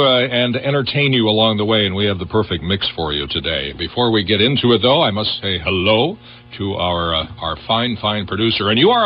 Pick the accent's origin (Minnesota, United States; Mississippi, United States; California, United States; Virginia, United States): Minnesota, United States; St. Louis Park; I grew up in St. Louis Park, a western suburb of Minneapolis. Nice, average neighborhood, mostly people whose ancestors came from Northern Europe.